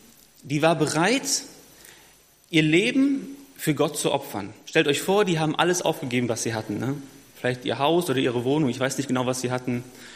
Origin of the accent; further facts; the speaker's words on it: Neuwied, Rhineland-Palatinate, Germany; Ich komme ursprünglich aus Neuwied. Das liegt ungefähr 80 Kilometer südlich von Bonn.